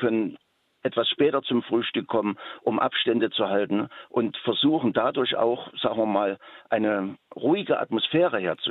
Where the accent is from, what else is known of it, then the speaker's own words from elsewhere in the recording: Eisenach, Thuringia, Germany; Ja, ich komme aus Eisenach, einer kleinen Stadt